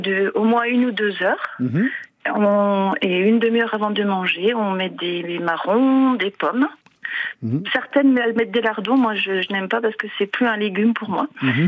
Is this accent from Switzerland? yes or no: no; Grand Est, France; Je suis originaire d'Alsace.